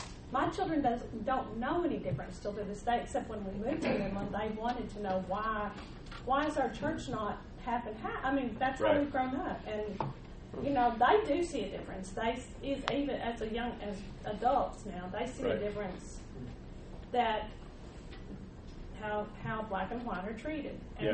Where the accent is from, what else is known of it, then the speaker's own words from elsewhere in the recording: Texas, United States; also born or lived in Lafayette, United States; I grew up in West Texas, but my children were young, and we lived in Lafayette, Louisiana.